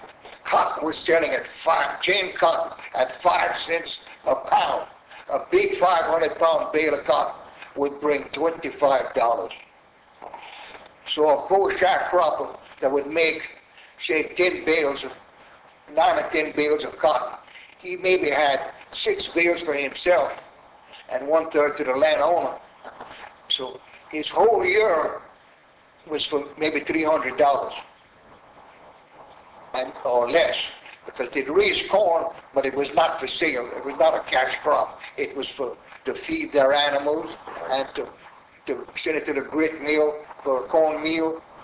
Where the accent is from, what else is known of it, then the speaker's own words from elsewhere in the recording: Ville Platte, Louisiana, United States; born there; I was born here in Ville Platte.